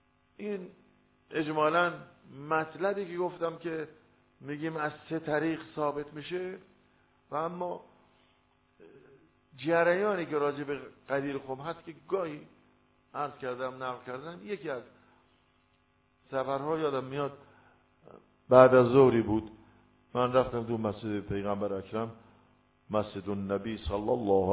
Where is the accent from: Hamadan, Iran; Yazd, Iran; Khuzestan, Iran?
Yazd, Iran; ما اصالتا یزدیم،